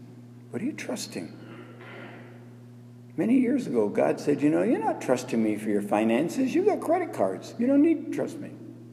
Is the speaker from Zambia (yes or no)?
no; Regina, Saskatchewan, Canada; You know, I'm from Regina, Saskatchewan.